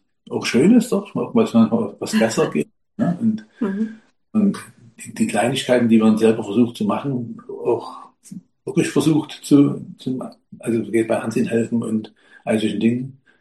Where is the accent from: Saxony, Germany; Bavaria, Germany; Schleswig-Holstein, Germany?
Saxony, Germany; Also wir kommen aus der Nähe von Dresden, sind unterschiedlich alt, bisschen sehr unterschiedlich. Vielleicht ist es ja auch nicht ganz so leicht gewesen am Anfang. Ich bin 64 und Christina ist 78.